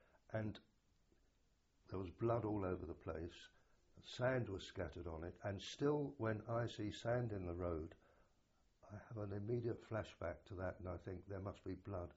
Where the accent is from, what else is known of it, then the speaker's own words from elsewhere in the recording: London, United Kingdom; born there; I was born in September 1920, somewhere in the East End of London. I'm not sure where. My family's Jewish.